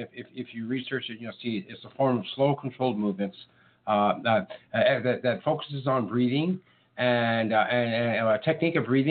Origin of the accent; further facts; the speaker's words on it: Canada; Oh, no, I'm north. I'm from Canada, so I'm the opposite of north